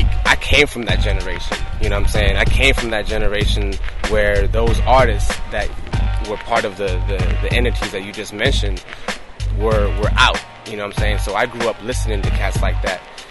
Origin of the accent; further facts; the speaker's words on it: California, United States; now in San Jose, United States; Originally, I come from Southern California, Central Coast area, Lompoc, Lancaster. Moved up to San Jose back in 2000.